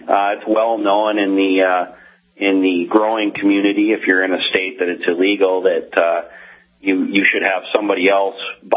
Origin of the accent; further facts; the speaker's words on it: Minneapolis, Minnesota, United States; they're 21 years of growing up in North Minneapolis and being around, people that are supposedly, gangsters and things like this.